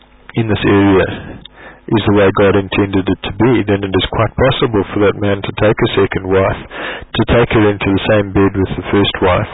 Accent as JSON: {"language": "English", "country": "South Africa", "said": "As a South African, I have to ask those who are espousing this doctrine"}